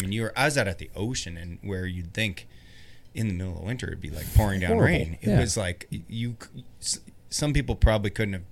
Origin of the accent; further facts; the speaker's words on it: Spokane, Washington, United States; when I went from growing up in Spokane where I'd ski in the winter